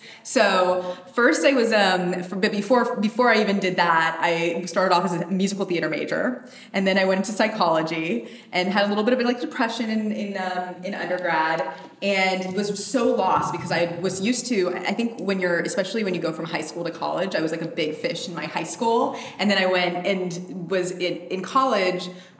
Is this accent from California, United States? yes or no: yes; San Jose, California, United States; So, grew up in Northern California, San Jose. And then when we lived in an apartment, and my dad, and this was since I was 2 years old